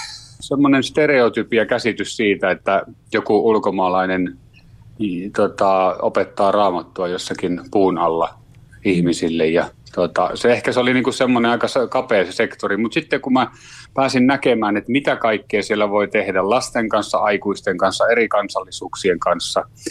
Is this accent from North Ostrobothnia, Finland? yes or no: yes; Kalajoki, North Ostrobothnia, Finland; now in Kokkola, Finland; vaimon perässä tulin Kokkolaan, että mä oon Kalajoelta kotoisin, mutta vaimo on täältä Kokkolasta.